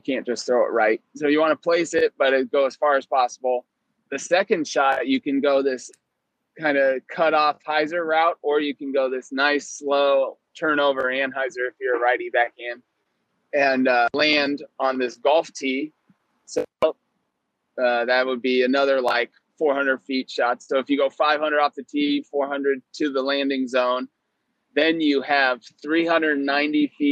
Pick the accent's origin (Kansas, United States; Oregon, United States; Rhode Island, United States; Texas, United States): Oregon, United States; I'm from Oregon, I'm from the heart of the woods. I'm a woods golfer.